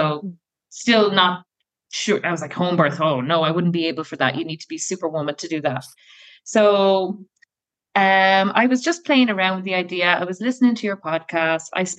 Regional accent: Ireland; now in Netherlands; Myself and my partner both live in the Netherlands and we're both from Ireland.

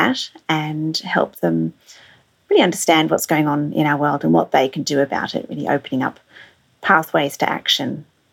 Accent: Australia; growing up in Australia, tend to hear very little about the Pacific

